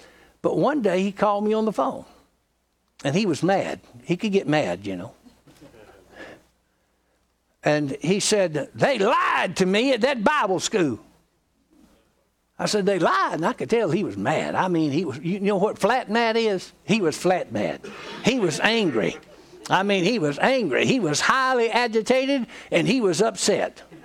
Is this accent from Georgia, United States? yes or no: yes; Georgia, United States; because I come from Georgia